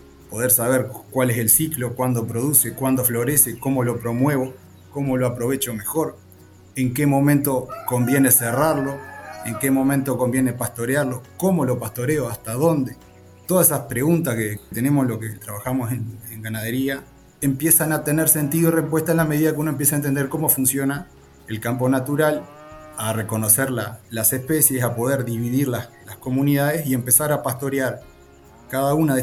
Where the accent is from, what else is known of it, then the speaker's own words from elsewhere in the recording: Bella Unión, Artigas, Uruguay; now in Salto, Uruguay; estoy en Salto. Alquilamos un campito acá a 25 kilómetros de la ciudad. Soy de Bella Unión, pero por las vueltas de la vida terminamos en Salto. Son 70 hectáreas y hace ya 3 años que estamos acá.